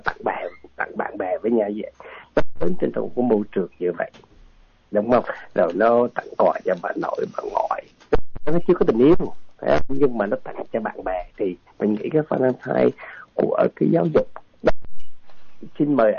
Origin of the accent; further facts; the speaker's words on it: Central Vietnam, Vietnam; mình lớn lên ở miền Trung, có thể anh lớn thì cái miền Trung nó nghèo lắm anh.